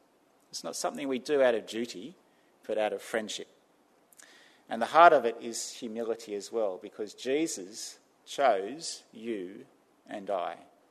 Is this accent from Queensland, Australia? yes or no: no; New South Wales, Australia; I grew up in New South Wales, not far from the beach, 100 metres from the beach